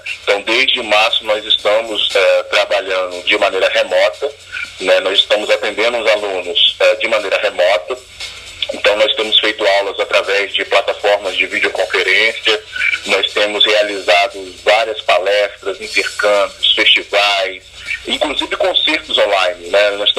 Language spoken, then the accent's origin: Portuguese; Vitória, Espírito Santo, Brazil; Então, eu sou de uma região aqui de Vitória da Grande São Pedro, de São Pedro 5 especificamente, e fui aprender música com 15 anos em um projeto social também.